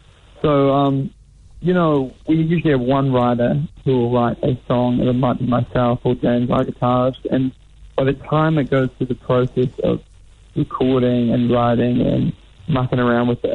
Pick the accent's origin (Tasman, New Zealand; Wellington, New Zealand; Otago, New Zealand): Otago, New Zealand; Dunedin; But yeah, we're all from Dunedin at heart, and we all went to school together, so it's a close group of guys.